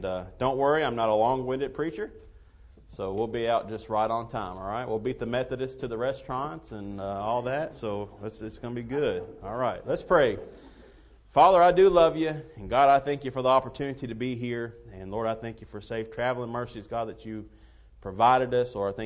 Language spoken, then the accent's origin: English; United States; accent: hillbilly; them that I have an Italian last name with a hillbilly accent.